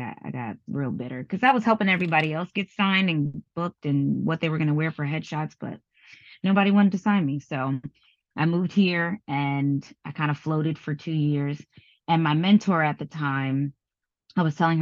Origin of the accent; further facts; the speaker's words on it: New York, United States; now in Los Angeles, United States; I'm a New York girl, and I did my 20 plus years in New York, and I'm just not built for that anymore.